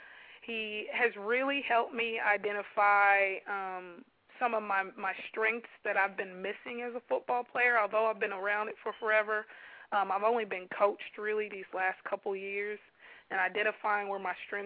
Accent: California, United States; I'm originally from Cali. I'm a Cali girl.

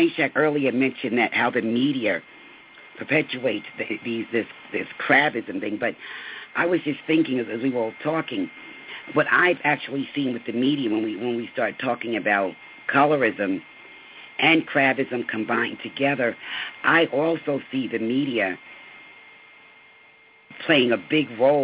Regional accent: New Jersey, United States; You sound New Yorkish. I said, I'm from Jersey.

